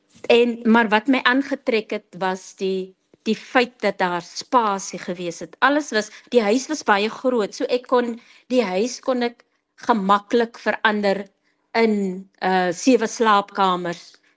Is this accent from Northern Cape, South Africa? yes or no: yes; Springbok, Northern Cape, South Africa; Ek is oorspronklik van Springbok. Ek het groot geword in Springbok. So vir my is die huis.